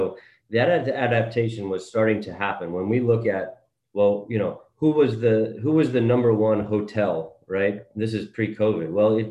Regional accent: New Jersey, United States; also born or lived in Philadelphia; Yeah, so I am originally from the Northeast. I'm born in Philly, grew up in New Jersey

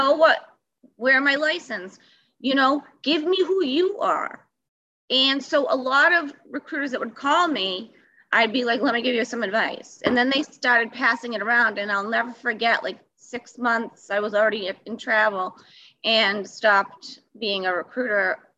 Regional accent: Massachusetts, United States; I was at a permanent hospital, and I'm from Mass, so it's unionized.

